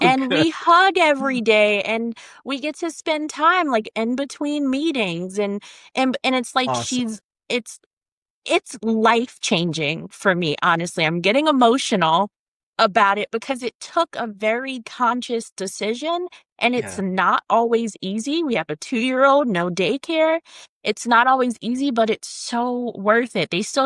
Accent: Philadelphia, Pennsylvania, United States; So we're from Philly initially. And you know, the Northeast is not cheap.

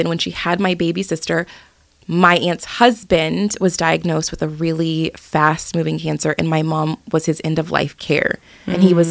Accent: Rancho San Diego, California, United States; We grew up in Rancho San Diego, and I always say people don't leave Rancho San Diego.

